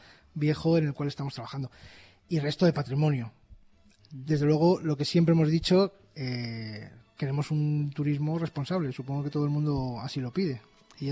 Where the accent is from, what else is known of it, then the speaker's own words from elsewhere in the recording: Manzanares el Real, Community of Madrid, Spain; el patrimonio de mi pueblo, el pueblo donde he nacido, donde he vivido y donde se crían mis hijas